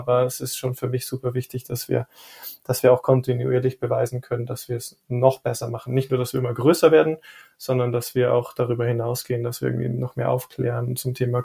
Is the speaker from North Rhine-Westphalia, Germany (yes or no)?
no; Rosenheim, Bavaria, Germany; Ich persönlich bin sehr, sehr froh, in der Nähe der Alpen zu wohnen. Ich war jetzt 3 Jahre in München, 3,5 Jahre und bin wieder rausgezogen, wieder nach Rosenheim zurück, wo ich herkomme